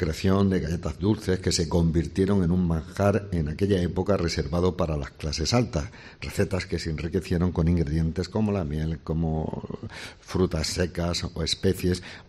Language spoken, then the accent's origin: Spanish; Bailén, Andalusia, Spain; yo que soy de Bailén